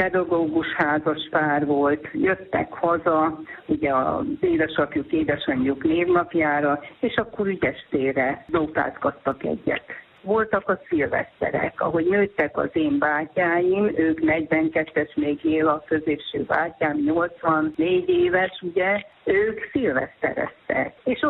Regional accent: Transylvania, Romania; Mi Erdélyből származunk

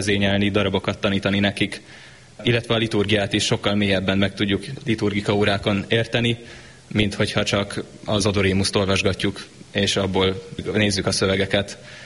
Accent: Szentendre, Pest, Hungary; főleg otthon Szentendrén a plébániánkon

